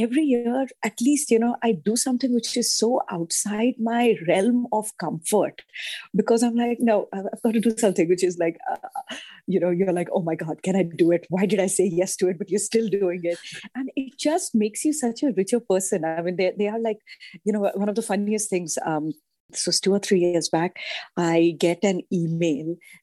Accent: Ranchi, Jharkhand, India; also born or lived in Punjab; So I grew up in this really this small town in India called Ranchi, which is in eastern India, very close to Calcutta. And I was born in Punjab, but my parents were working over there. So I spent like till my 12th grade

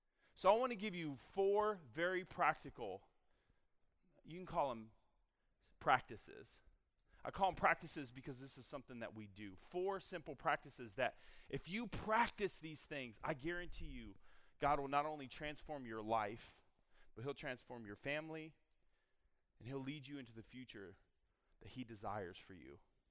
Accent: San Diego, California, United States; And there was this pastor in my town in San Diego. He was a former Charger football player. I grew up in San Diego. I love the Chargers.

